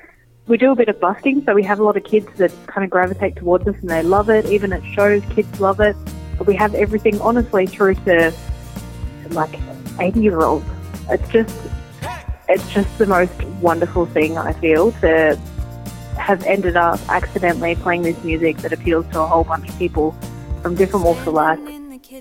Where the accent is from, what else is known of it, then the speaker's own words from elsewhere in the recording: Melbourne, Victoria, Australia; We are from Melbourne, so